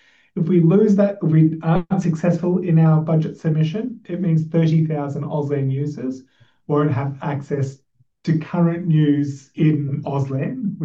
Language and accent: English; Australia; It's critical as an Australian member of the Australian society that we have a responsibility